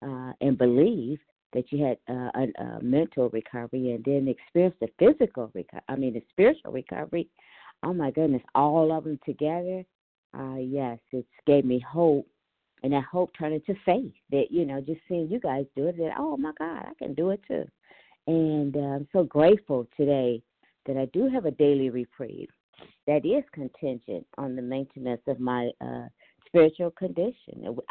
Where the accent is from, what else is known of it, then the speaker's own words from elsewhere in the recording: Ohio, United States; Hi, good morning. I'm from Ohio. Good morning, all.